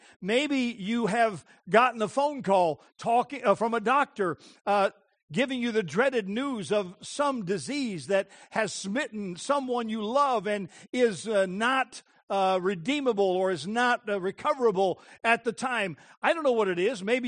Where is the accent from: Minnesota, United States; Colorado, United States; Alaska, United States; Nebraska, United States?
Colorado, United States; Denver; I grew up in Denver, Colorado, in the foothills of the Rocky Mountains, and or in the shadow of the foothills of the Rocky Mountains